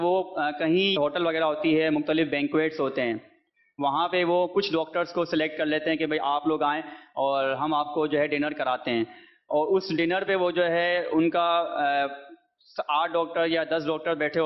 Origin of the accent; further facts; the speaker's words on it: Hyderabad, Sindh, Pakistan; اور میں ڈاکٹر مجلس سے ہوں اور حیدرآباد سے تعلق ہے، چائلڈ اسپیشلسٹ ہوں۔